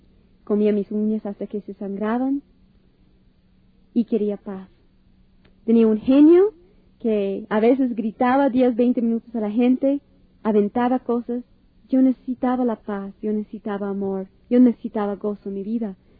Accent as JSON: {"language": "Spanish", "town": "Los Angeles", "region": "California", "country": "United States", "tie": "born there", "said": "Yo siendo judía, pues nací en Los Ángeles, California. No todo aquel que es judío nace en Israel, estamos por toda la tierra. Y en Los Ángeles, la mayoría de judíos no aprendemos el hebreo, pero algunas cosas sí sabemos."}